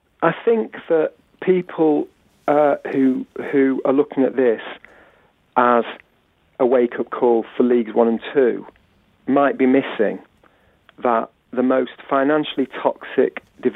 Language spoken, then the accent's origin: English; Manchester, North West England, United Kingdom; I've got very personal roots in Bury. You know, I'm from North Manchester, 5 miles down the road from Gig Lane, and I went to school in Bury.